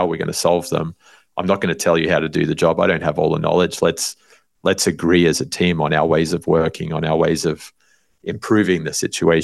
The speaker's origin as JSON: {"language": "English", "country": "Australia", "tie": "born or raised there", "also_born_or_lived": "England", "said": "I grew up in Australia, spent some time in England"}